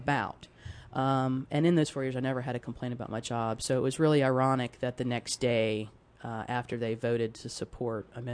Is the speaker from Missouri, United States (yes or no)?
no; Raleigh, North Carolina, United States; also born or lived in Albuquerque; Well, I am a native of Raleigh, North Carolina. I was born and raised in Raleigh.